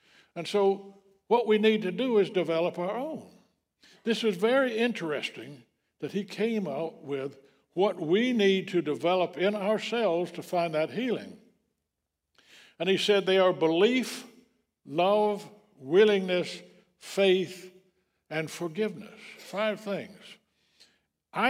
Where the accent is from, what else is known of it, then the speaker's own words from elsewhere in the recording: College Park, Georgia, United States; I grew up in College Park, Georgia. That's a big, you know, it was on the edge of country then.